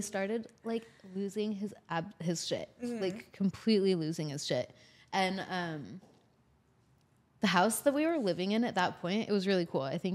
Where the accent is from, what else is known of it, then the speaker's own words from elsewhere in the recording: Boulder, Colorado, United States; also born or lived in Sonoma County, California / Mendocino County, California; I'm from Boulder and Sonoma County, Mendocino County. Like, I've been seeing these dirty hippies go to Burning Man my whole life.